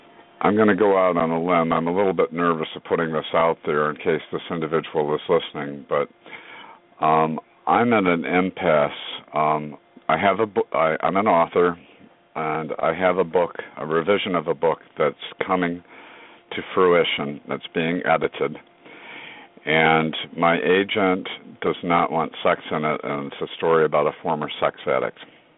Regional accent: Schenectady, New York, United States; born there; I was born on January 28th, 1955, at 10:28 a.m. in Schenectady, New York.

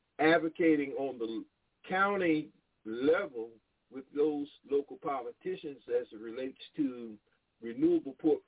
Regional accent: Dillon, South Carolina, United States; I hail from South Carolina. I'm from the PD area. I'm from Dillon, South Carolina

